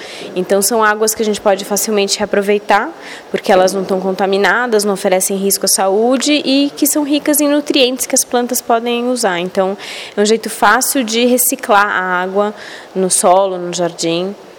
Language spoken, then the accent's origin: Portuguese; Campinas, São Paulo, Brazil; eu sou de Campinas